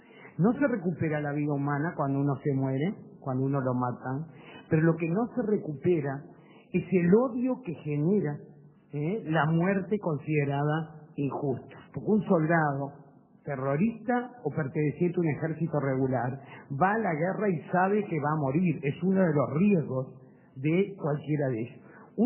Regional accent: Uruguay; como ciudadana uruguaya

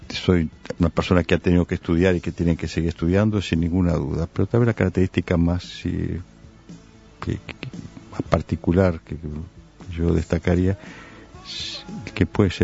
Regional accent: Uruguay; Es una frase profunda y creo que nos marcó como uruguayos

